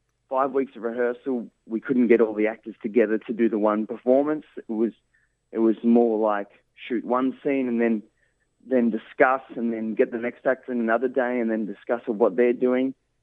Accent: Kerang, Victoria, Australia; And we'll do it in Kerrang. I'm originally from Kerrang.

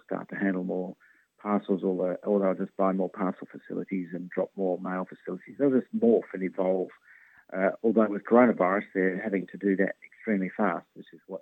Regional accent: Western Australia, Australia; I'm from Western Australia, so it's almost like normal here.

